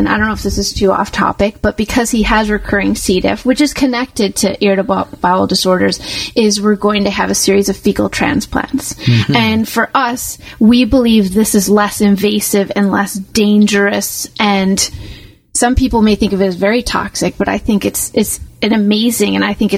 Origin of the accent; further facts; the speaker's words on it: United States; now in Canada; I'm American.